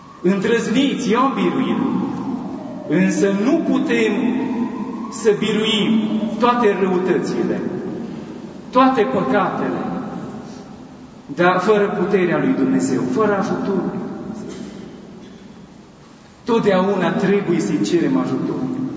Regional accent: Bistrița-Năsăud, Romania; În satul meu natal, spre Dumnezeu, din județul Bistrița Năsăud

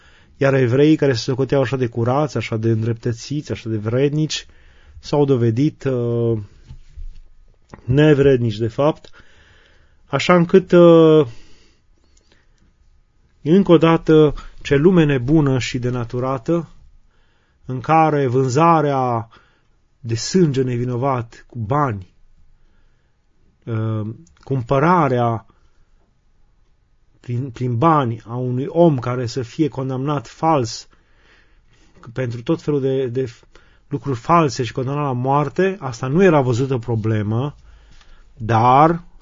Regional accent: Romania; Și ca neam la fel suntem, adică noi suntem români, noi suntem buni, noi suntem ospitalieri

